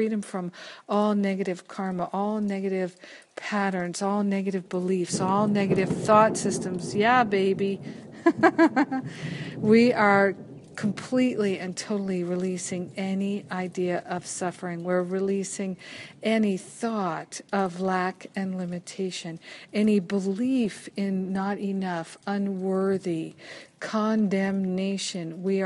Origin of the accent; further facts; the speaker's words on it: Rhode Island, United States; I grew up in New England and in Rhode Island.